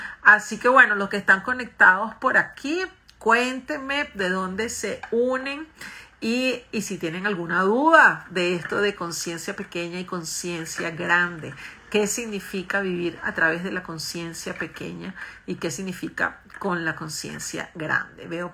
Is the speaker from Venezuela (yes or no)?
yes; Venezuela; now in Colombia; Yo soy de Venezuela, tengo familia en España, así que qué bonito. Estoy ahora en Colombia.